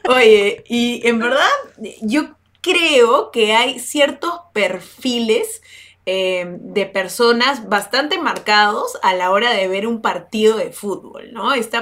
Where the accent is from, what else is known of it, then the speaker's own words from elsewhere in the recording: Peru; Porque yo soy peruana y ellos, pucha, juegan por Perú